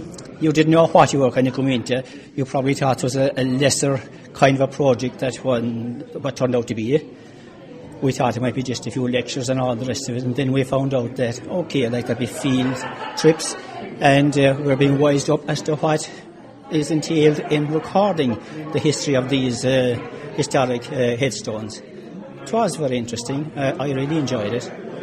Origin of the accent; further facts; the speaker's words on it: Knocknagree, County Cork, Ireland; I came originally from Knocknagree, and Knocknagree graveyard itself is between Knocknagree and Ratmore. Okay. But I might add, it's on the Cork side. I'm a Cork man